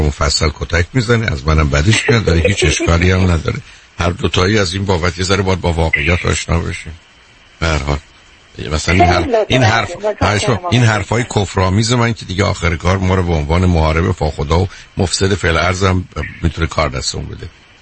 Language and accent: Persian; Iran; now in United States; بسیاری از ما از ایران اومدیم میخوایم اینجا ایرانی باشیم و ایرانی زندگی کنیم.